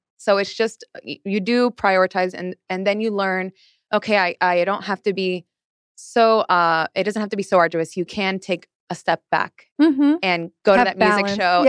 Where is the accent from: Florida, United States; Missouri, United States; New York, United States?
Florida, United States; Miami; I'm from Miami and I'm Cuban and we like to party and like to dance and, you know, go to cultural events.